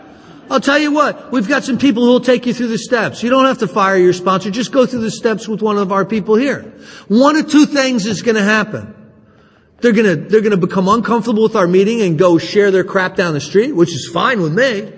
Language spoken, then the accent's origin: English; New Jersey, United States; I'm from New Jersey and the Sopranos are big in New Jersey.